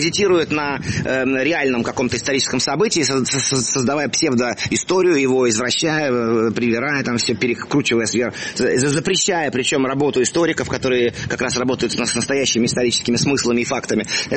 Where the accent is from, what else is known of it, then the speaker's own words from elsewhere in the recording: Moscow, Russia; Я родился в Москве, вот, жил в Москве с раннего детства.